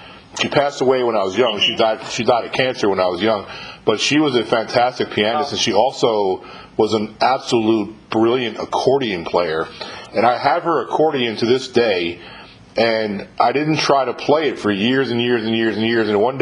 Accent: New York, United States; accent: New York; I'm from New York originally, so I have a little bit of a New York accent. I live in the South, but I live in the South now

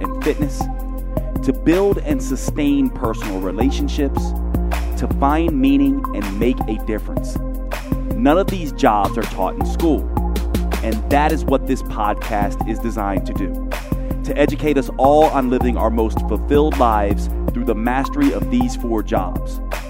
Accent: Winston-Salem, North Carolina, United States; I was raised in Winston-Salem, North Carolina, for those of you who aren't familiar with North Carolina.

